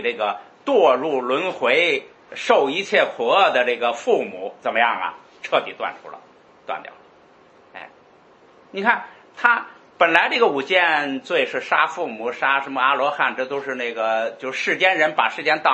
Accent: China; 我们中国人呢，对这个理解不深。这个就是我说的，中国人一开始佛教传进来，不懂

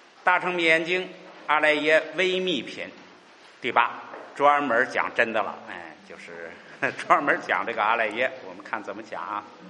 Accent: China; 更可悲的是我们中国人现在自个儿就排斥佛法是吧

